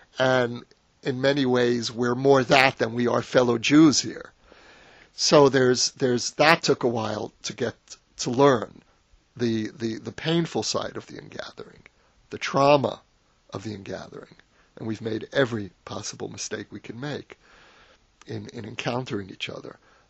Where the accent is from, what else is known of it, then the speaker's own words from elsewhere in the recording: Brooklyn, New York, United States; In America, I grew up in Brooklyn feeling trapped in Ashkenazi ethnicity.